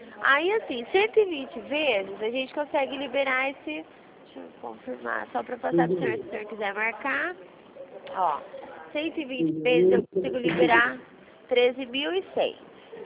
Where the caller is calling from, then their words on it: Rio Claro, São Paulo, Brazil; É 19, que nós somos de Rio Claro.